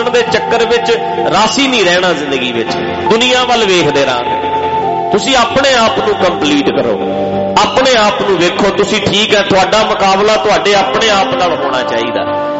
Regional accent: Punjab, India; moved away; ਸਾਡੀ ਪੰਜਾਬੀਆਂ ਦੀ ਸੋਚ ਇੱਥੇ ਆ ਕੇ ਵੀ ਬਹੁਤਿਆਂ ਦੀ ਨਹੀਂ ਬਦਲੀ, ਬਹੁਤ ਐਡਵਾਂਸ ਹੋ ਕੇ ਵੀ ਅਸੀਂ ਫਿਰ ਉਦਾਂ ਦੀ ਹਾਂ ਜਿੱਦਾਂ ਦੇ ਸਾਡੇ ਪਿੰਡ ਇੰਡੀਆ ਦਾ ਸੁਭਾਅ ਸੀ।

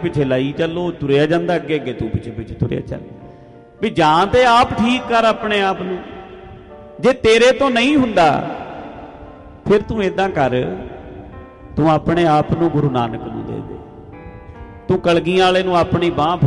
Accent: Punjab, India; born there; moved away; ਹੁਣ ਜਿਹੜੀ ਸਟੇਟ ਵਿੱਚ ਅਸੀਂ ਪੈਦਾ ਹੋਏ ਹਾਂ, ਪੰਜਾਬ ਉਹ ਸਟੇਟ ਹੈ, ਚਾਹੇ ਤੁਸੀਂ ਉੱਥੋਂ ਛੱਡ ਕੇ ਇੱਥੇ ਵੀ ਆ ਜਾਓ, ਸਾਡੇ ਵਿੱਚ ਇਮੋਸ਼ਨ ਬਹੁਤ ਹੈ, ਪੰਜਾਬੀ ਇਮੋਸ਼ਨਲ ਲੋਕ ਹਨ

